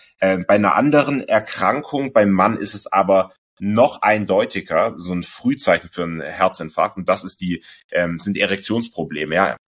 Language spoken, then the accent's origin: German; Baden-Württemberg, Germany; ich komme ja aus dem Schwabenland, aus der Nähe von Tübingen